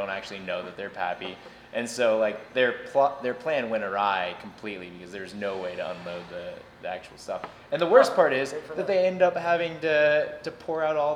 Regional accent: Kentucky, United States; because I'm from the South, but the same thing actually happened in my home state of Kentucky.

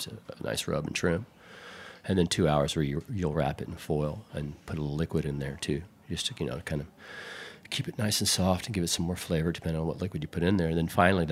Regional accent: Houston, Texas, United States; moved away as an adult; now in New York City, United States; I was born and raised in Houston, lived there all my life. I followed my wife here to New York City about 5 or 6 years ago

